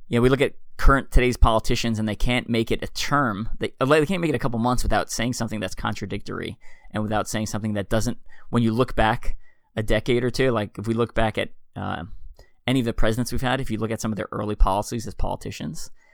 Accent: Hempstead, New York, United States; The church I grew up in St. Paul's in Hempstead, New York, has mosaics like wall to wall.

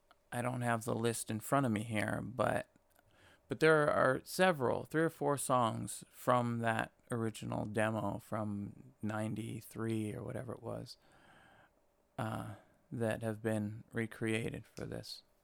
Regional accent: California, United States; I'm from a little town up in the foothills in San Gabriel Valley.

